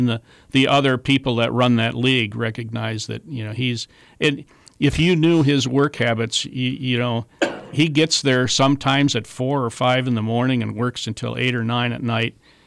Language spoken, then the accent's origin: English; Wisconsin, United States; Well, I'm originally from Wisconsin